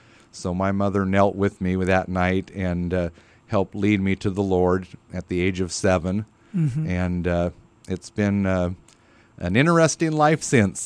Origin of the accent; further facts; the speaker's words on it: Portland, Oregon, United States; I grew up in Portland, Oregon, and thought that someday I was going to go out and be a chef in the world.